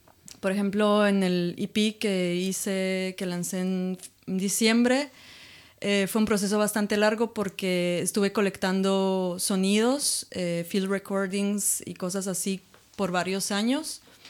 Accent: Guatemala; vengo de Iximuleu, Guatemala, que es, bueno, es una ciudad totalmente diferente a la ciudad donde vivo ahora.

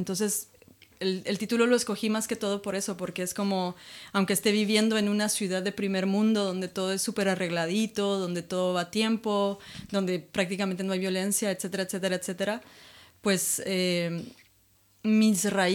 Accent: Guatemala; vengo de Iximuleu, Guatemala, que es, bueno, es una ciudad totalmente diferente a la ciudad donde vivo ahora.

